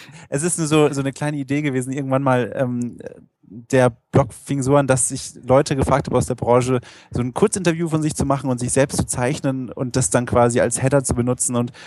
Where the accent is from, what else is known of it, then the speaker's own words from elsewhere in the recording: Berlin, Germany; Ich komme aus Berlin, beziehungsweise ich wohne da momentan